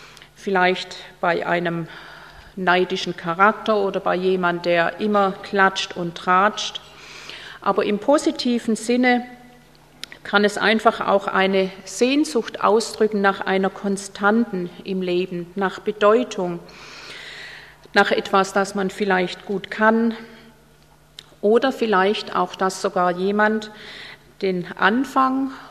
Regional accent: Stuttgart, Baden-Württemberg, Germany; Ich komme ja aus Stuttgart

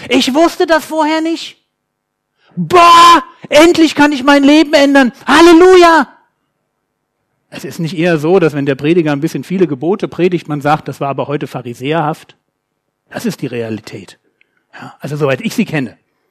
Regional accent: Berlin, Germany; ich bin aus Berlin, die Berliner sind manchmal direkter

